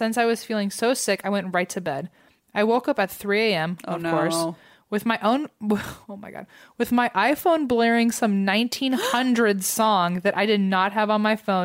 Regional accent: Toronto, Ontario, Canada; I'm from Toronto, Canada.

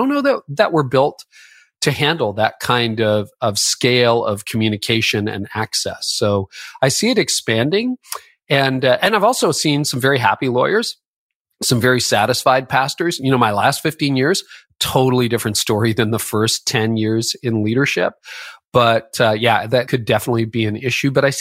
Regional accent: Canada; I worked in downtown Toronto for a year. I'm Canadian.

